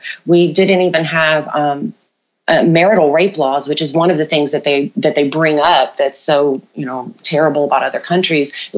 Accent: Alabama, United States; he was like for the district court or whatever, where I grew up in the Black Belt. So since the year I was born, 1981, he has been in office.

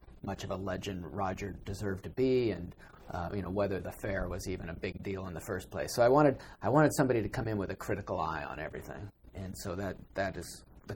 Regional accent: Seattle, Washington, United States; Well, I grew up in Seattle, but I'm now living a mile south of it.

